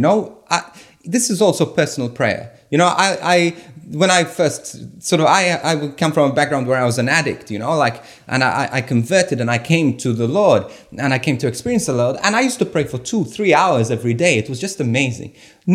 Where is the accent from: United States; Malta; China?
Malta; my background is that I came from Malta, from a small island in the middle of the Mediterranean Sea. And it's a Catholic country, 98% Catholic.